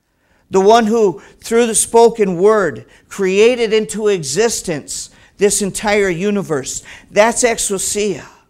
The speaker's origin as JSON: {"language": "English", "country": "South Korea", "tie": "born or raised there", "moved": "yes", "said": "I remember growing up in South Korea."}